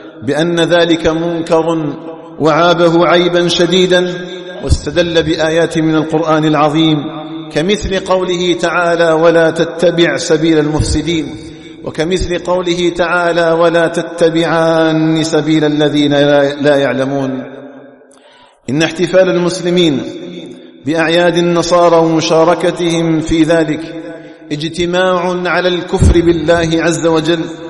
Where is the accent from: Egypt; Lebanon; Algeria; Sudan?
Algeria; أن تجعل بلدنا الجزائر آمنا في عقيدته